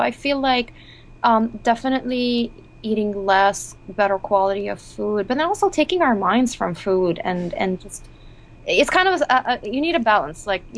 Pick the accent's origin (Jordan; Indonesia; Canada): Jordan; English is a second language; now in United States; I grew up in Jordan, where, you know, we did have some big grocery stores, but mainly limited options, a lot of homemade foods. Then I moved to the U.S.